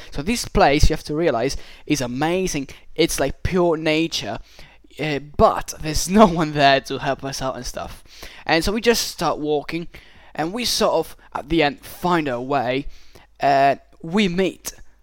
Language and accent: English; Sicily, Italy; English is a second language; from Sicily